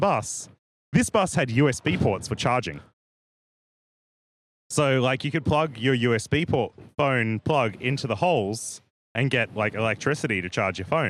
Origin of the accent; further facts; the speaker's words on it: Australia; And as an Australian, I can say that coal is good for humanity.